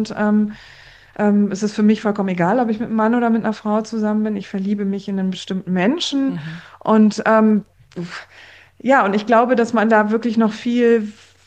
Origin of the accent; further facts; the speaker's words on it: Berlin, Germany; Also ich bin hier in Berlin groß geworden